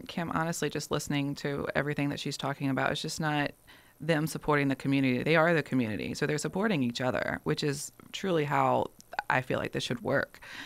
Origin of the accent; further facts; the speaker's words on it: Chesterfield, United States; But I grew up in Chesterfield. I grew up in white spaces. I was very comfortable in white spaces. And when I moved to the city in 2015